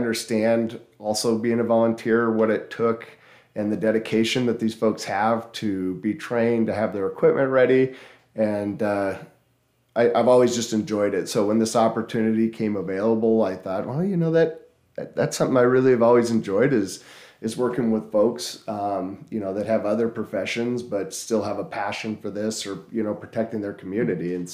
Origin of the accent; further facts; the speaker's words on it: Washington, United States; also born or lived in California / Lakeview; I grew up originally in Eastern Washington. I spent some time, 4 years down in California. I lived in Lakeview for a number of years.